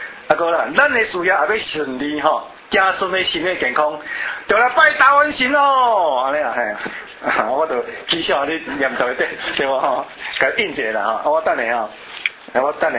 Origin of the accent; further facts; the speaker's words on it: Malaysia; 我马来西亚人个，